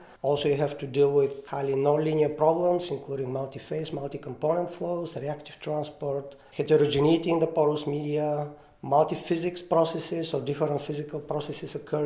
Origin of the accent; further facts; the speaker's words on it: Bulgaria; moved away as an adult; now in United States; I'm originally from Bulgaria, so I did my undergraduate education in Bulgaria. I got a master's degree in mathematics from University of Sofia.